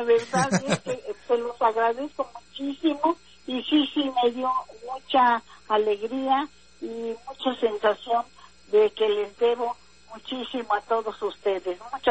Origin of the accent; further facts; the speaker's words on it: Teziutlán, Puebla, Mexico; born there; Yo nací en Teciutlán, Puebla.